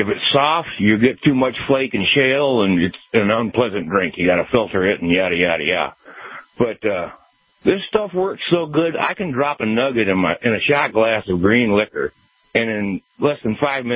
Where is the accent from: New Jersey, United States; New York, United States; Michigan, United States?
Michigan, United States; No, I'm from the Mitten.